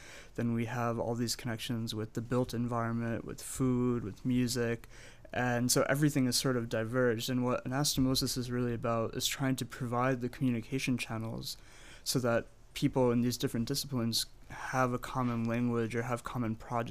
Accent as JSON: {"language": "English", "town": "New Hartford", "region": "New York", "country": "United States", "said": "And I'm from New Hartford, right outside of Utica. So I've been local here"}